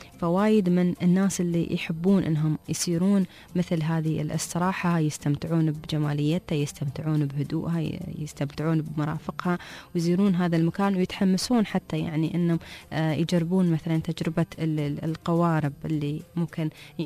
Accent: United Arab Emirates

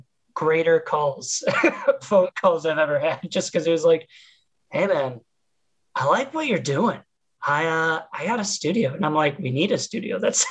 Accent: LaGrange, Ohio, United States; It's tiny farm town area tiny high school in a farm town area called LaGrange, Ohio.

